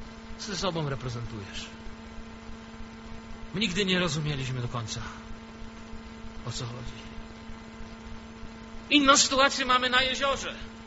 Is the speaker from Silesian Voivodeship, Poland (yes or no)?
yes; Silesian Voivodeship, Poland; U nas na Śląsku kociarze ich nazywali.